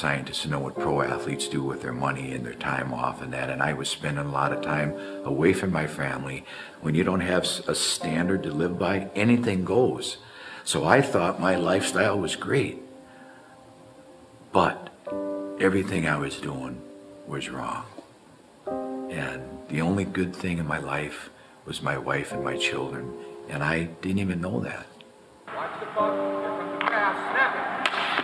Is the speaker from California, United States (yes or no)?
no; White Bear Lake, Minnesota, United States; I grew up in White Bear Lake in the 50s, and my mom and dad split up when I was 4 years old.